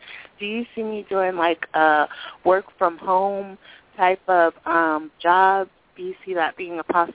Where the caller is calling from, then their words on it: Colorado, United States; I'm calling from Colorado.